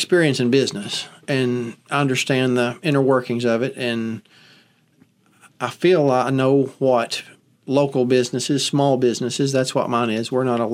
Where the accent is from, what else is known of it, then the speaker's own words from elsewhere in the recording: Hector, Arkansas, United States; I grew up in Hector. I live on the same farm that I was born and raised on. Went to Hector High School, graduated there